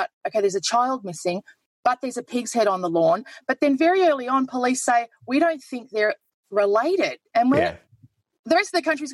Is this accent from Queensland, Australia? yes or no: yes; Queensland, Australia; now in Melbourne, Australia; I'm from Queensland, not long in Melbourne.